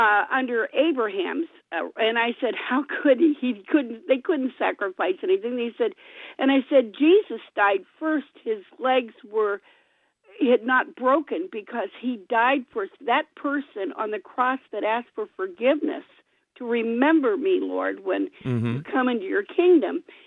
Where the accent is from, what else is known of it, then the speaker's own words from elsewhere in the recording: Akron, Ohio, United States; Yes, but I'm from Akron.